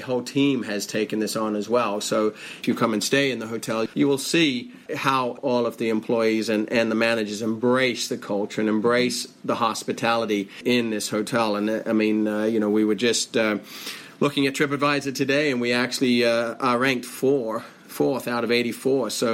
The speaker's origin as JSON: {"language": "English", "town": "Adelaide", "region": "South Australia", "country": "Australia", "tie": "born or raised there", "accent": "Australian", "moved": "yes", "lives_now": "United States", "said": "Aussie accent. Yes, I've lost a lot of it from living in the U.S. for quite a few years. But yes, I am an Aussie. I was raised in Australia, in Adelaide. And I call Australia home still. But my family's still there. But now I'm living and working here in beautiful Hawaii."}